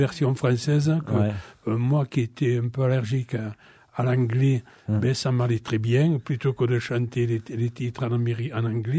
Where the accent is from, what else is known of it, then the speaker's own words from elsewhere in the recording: Béziers, Occitanie, France; Non, je suis originaire de Béziers.